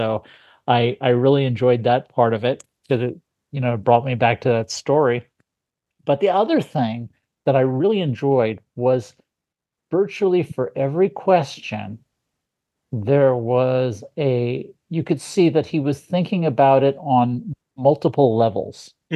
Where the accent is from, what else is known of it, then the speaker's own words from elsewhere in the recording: California, United States; I'm trying to prove that I'm actually from California, I think.